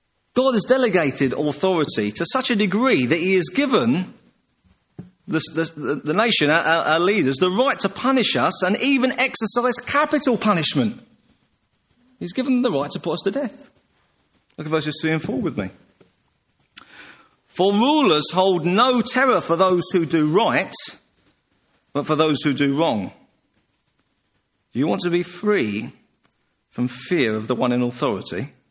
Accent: England, United Kingdom; I'm not Welsh or anything else, I'm English.

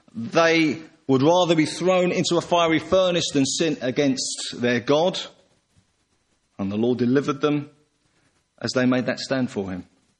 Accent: England, United Kingdom; I'm not Welsh or anything else, I'm English.

